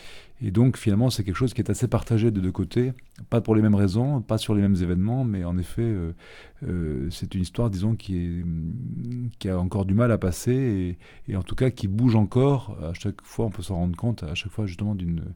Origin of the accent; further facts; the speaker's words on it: Algeria; born there; après avoir longtemps travaillé sur mon pays natal qu'est l'Algérie